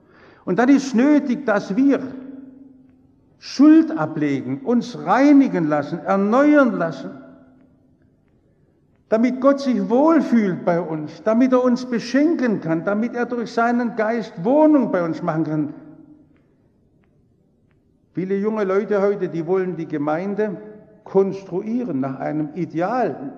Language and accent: German; Stuttgart, Baden-Württemberg, Germany; Ich komme aus Häslach, in meiner Umgebung sind 80% Ausländer, in Gesamthäslach insgesamt, da gibt es auch noch Villenteile, 60% Ausländer.